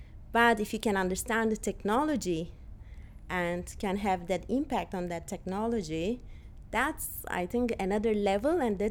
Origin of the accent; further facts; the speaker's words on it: Istanbul, Turkey; moved away as an adult; Originally, I'm from Turkey